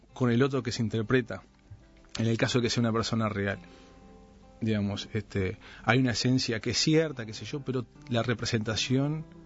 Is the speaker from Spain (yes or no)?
no; Montevideo, Uruguay; Yo soy de Palermo y iba a esos dos cines a ver las películas